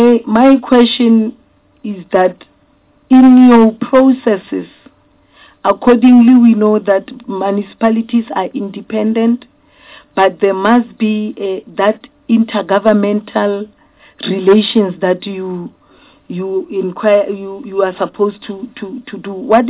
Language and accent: English; North West, South Africa; You know, I'm from Northwest. I can tell you things that you don't know.